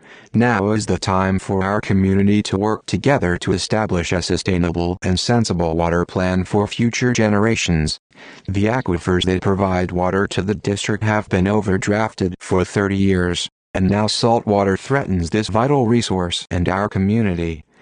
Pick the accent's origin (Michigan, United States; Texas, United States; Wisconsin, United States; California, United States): California, United States; Soquel; Growing up in Soquel along the creek, I have always had a natural interest in water.